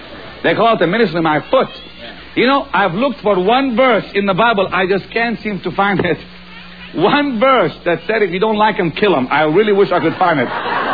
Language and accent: English; Israel; English is a second language; I'm not exactly the normal kind of guy, you know. I'm from Israel.